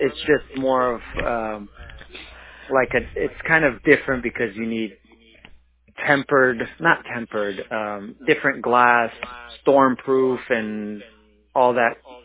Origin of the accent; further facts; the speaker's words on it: Sacramento, California, United States; I'm from Sacramento, born and raised.